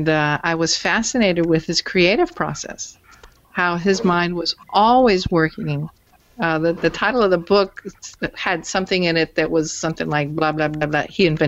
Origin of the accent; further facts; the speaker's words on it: England, United Kingdom; Well, I am actually, that's what I was going to say, as an English person, I've been pulled into the STEM thing